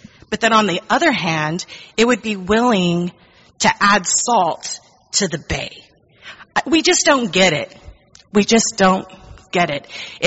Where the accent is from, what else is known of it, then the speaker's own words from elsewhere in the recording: Corpus Christi, Texas, United States; I am here to ask you to deny this permit. I was born in Corpus Christi in 1971, and I have lived in the 78415 zip code my entire life